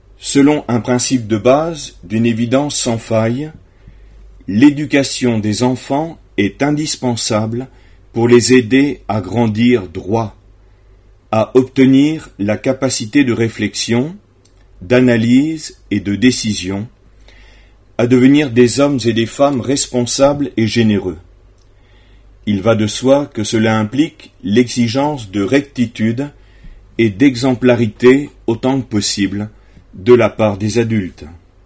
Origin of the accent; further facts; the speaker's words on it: Réunion; Chez nous, à La Réunion